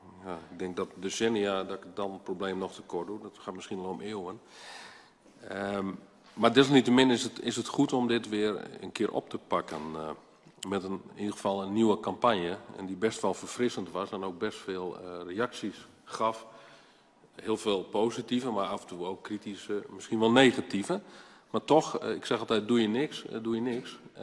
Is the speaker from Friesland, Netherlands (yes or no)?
yes; Friesland, Netherlands; Het dorp waar ik opgegroeid ben, ergens downtown Friesland.